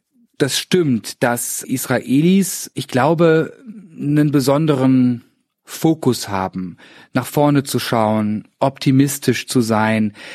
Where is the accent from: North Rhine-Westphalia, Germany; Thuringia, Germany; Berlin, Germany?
North Rhine-Westphalia, Germany; Cologne; ich als Kölner, ein paar Monate brauchte zu verstehen.